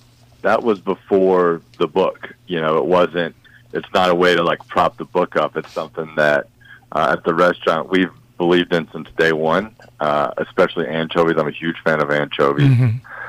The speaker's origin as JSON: {"language": "English", "region": "Georgia", "country": "United States", "tie": "born or raised there", "said": "Yeah, so I was born and raised in Georgia."}